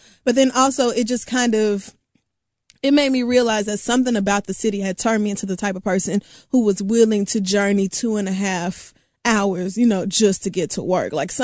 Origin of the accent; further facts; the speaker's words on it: Oklahoma, United States; also born or lived in Texas / Louisiana; because I have certainly never experienced shit like that growing up in Oklahoma, Texas, Louisiana. It does not snow.